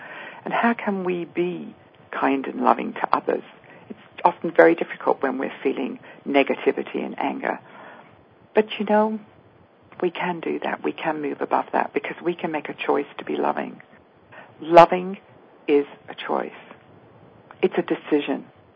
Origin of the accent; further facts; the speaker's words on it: England, United Kingdom; I come from England